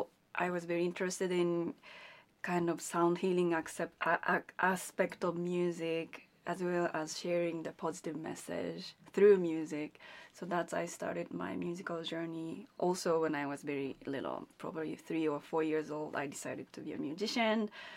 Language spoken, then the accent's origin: English; Tokyo, Japan; English is a second language; I'm from Tokyo, Japan.